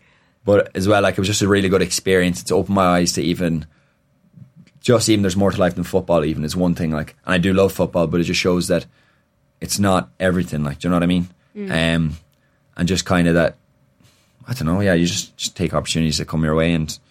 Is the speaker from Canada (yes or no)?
no; Furbo, Connacht, Ireland; first language Irish; English is a second language; I'm from an Irish-speaking place, Furbo, in Galway. So I went to an all-Irish primary school to speak Irish.